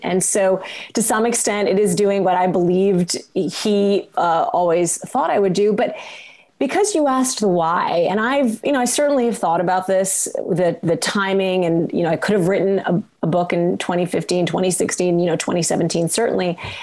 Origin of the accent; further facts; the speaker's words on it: Kalamazoo, Michigan, United States; born there; And when I was two, I was born in Kalamazoo, Michigan. That's a long story, but they did end up in Kalamazoo. They were both academics. And we ended up in Kalamazoo, Michigan.